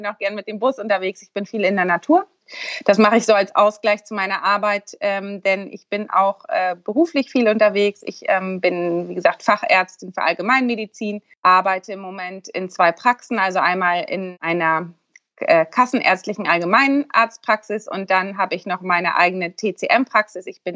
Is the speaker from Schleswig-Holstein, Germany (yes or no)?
yes; Eutin, Schleswig-Holstein, Germany; ich bin 34 Jahre alt, ich komme aus Eutin, das ist zwischen Lübeck und Kiel, ganz im Norden.